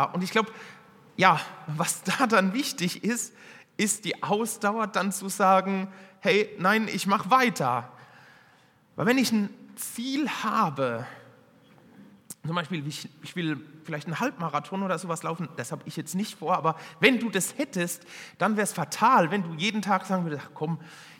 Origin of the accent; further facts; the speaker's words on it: Wiesloch, Baden-Württemberg, Germany; Und ja, wir kommen aus Wiesloch.